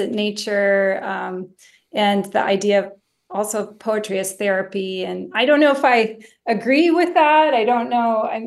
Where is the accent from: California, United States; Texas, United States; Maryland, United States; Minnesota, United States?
California, United States; Los Angeles; my mom had mental illness and, you know, we grew up pretty poor in Los Angeles in many different apartments.